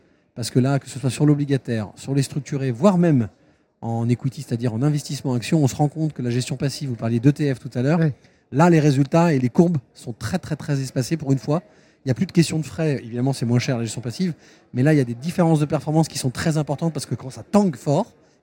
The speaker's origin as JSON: {"language": "French", "country": "France", "said": "Ouais, on est français, il faut qu'on se paye."}